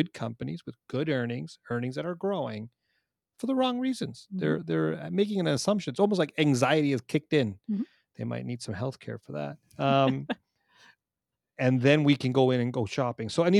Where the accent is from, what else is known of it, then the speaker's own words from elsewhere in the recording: Canada; especially when, as from a Canadian perspective.